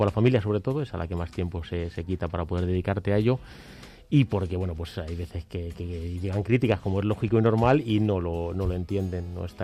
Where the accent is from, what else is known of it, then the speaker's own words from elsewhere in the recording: Fresnedillas, Community of Madrid, Spain; Yo soy de Fresnedillas